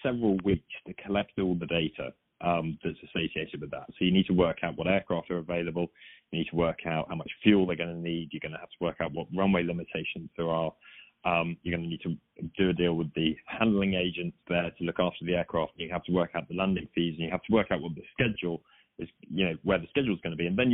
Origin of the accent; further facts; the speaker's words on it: United Kingdom; It's even harder when you're a Brit.